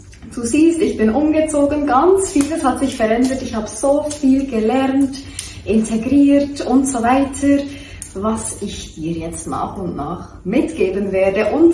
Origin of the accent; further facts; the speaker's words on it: Bern, Switzerland; wo ich einfach auch Schweizerdeutsch rede, weil ich bin Bernerin und das ist doch einfach eine schöne Sprache, oder?